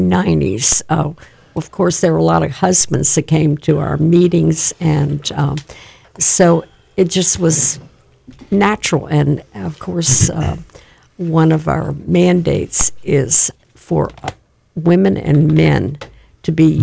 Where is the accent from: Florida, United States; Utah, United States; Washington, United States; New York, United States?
Florida, United States; Vero Beach; I'm from Vero Beach all the way to Boca.